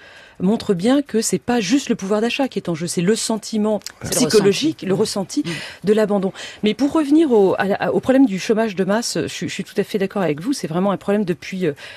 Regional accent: France; C'est comme si chez nous, en France

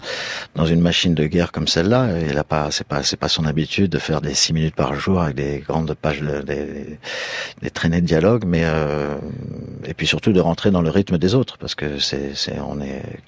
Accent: France; C'est pas parce que je suis français et fier d'être français

